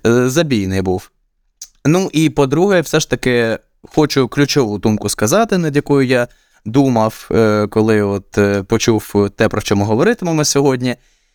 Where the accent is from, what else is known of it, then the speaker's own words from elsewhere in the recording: Poltava, Poltava Oblast, Ukraine; в моїй рідній Полтаві відкриваються якісь маленькі все ж таки вже такі заклади